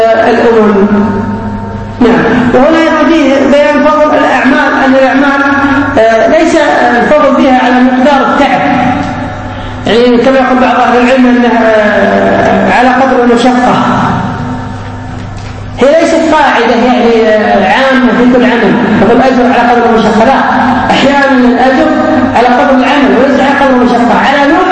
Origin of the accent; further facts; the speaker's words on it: Kuwait; يعني مثلا واحد جلس عندنا في الكويت وصلى من أول الليل إلى آخر الليل